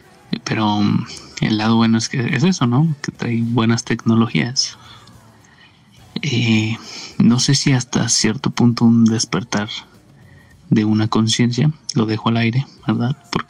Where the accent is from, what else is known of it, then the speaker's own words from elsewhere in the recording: Mexico; Vamos a verle el lado amable a toda circunstancia, como buenos mexicanos que somos.